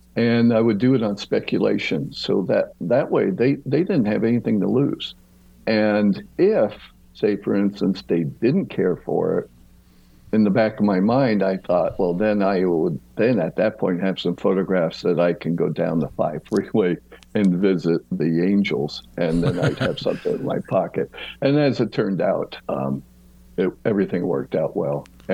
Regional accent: New Jersey, United States; moved away as an adult; And being a kid growing up in New Jersey, it was an easy decision to make that West Coast jump.

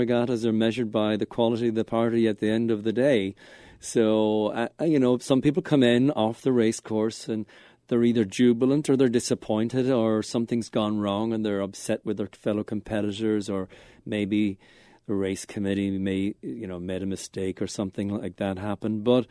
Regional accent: Ireland; moved away as an adult; now in San Francisco, United States; I grew up in Ireland. I was born in Ireland. And Dublin was my last city before I moved to San Francisco in 97.

